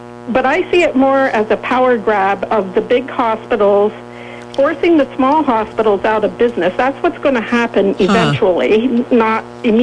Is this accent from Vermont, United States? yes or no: yes; Sheldon, Vermont, United States; Yes, I'm from Sheldon.